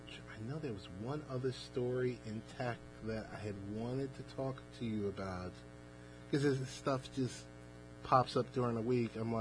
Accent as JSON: {"language": "English", "town": "Queens", "region": "New York", "country": "United States", "tie": "born or raised there", "said": "I just remember growing up in Queens"}